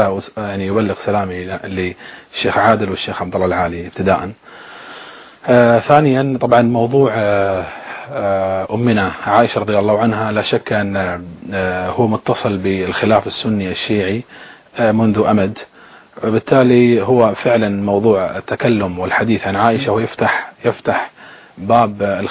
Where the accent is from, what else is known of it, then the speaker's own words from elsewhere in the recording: Bahrain; أنا أتكلم كبحريني أنا يعني نحن في المجتمع البحريني نجد أننا نحن كسنة نتقابل مع الشيعة